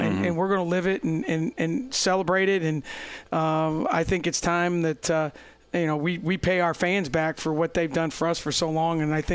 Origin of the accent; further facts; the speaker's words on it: Davenport, Iowa, United States; born there; now in Ames, United States; I tell people I was born in Davenport. My wife was born in Ruthven, Iowa, but Ames is home to us.